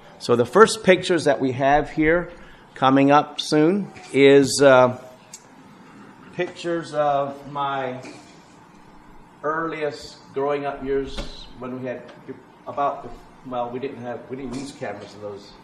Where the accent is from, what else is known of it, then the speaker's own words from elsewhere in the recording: Paraguay; I grew up in Paraguay. I was 12 years old. We moved there.